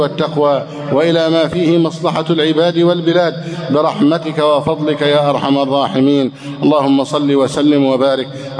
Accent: Egypt

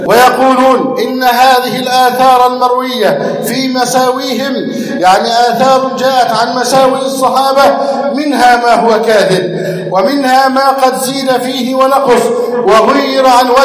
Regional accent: Egypt; اللهم احفظ بلدنا مصر واجعلها أمنا أمانا سخاء رخاء

